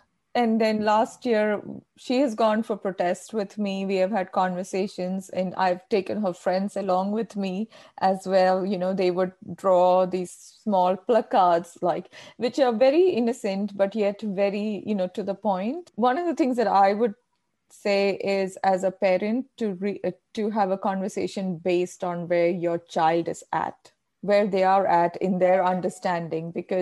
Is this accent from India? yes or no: yes; Kerala, India; first language Malayalam; So my mother tongue is Malayalam, you know, the songs that she likes.